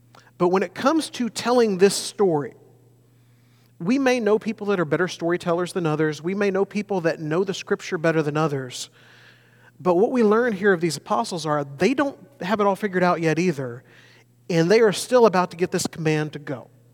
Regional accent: United States; one of the things I've learned very quickly is I'm an American.

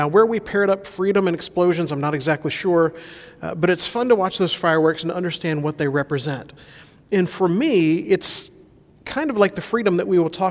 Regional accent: Alabama, United States; now in Oregon, United States; as a kid growing up in Alabama, the heat.

